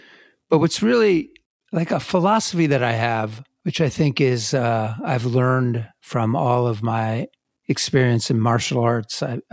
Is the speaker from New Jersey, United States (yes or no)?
yes; New Jersey, United States; But then, you know, I come from New Jersey, as you know.